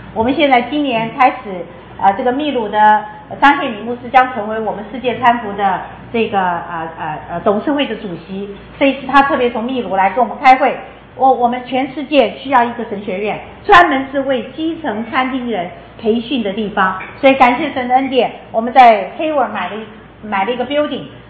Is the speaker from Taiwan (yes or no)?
yes; Taichung, Taiwan; 我是小的时候，我母亲就是一位传道人，我小的时候在台中，台湾台中